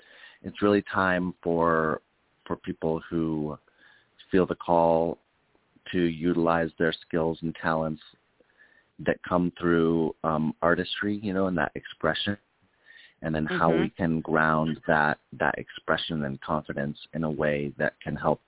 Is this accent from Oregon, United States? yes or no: yes; Oregon, United States; also born or lived in New York City / Hollywood; now in Tempe, United States; I lived in New York City for a long time. I lived in Hollywood for a while, and I come from Oregon in the Northwest, and now I'm living in Arizona.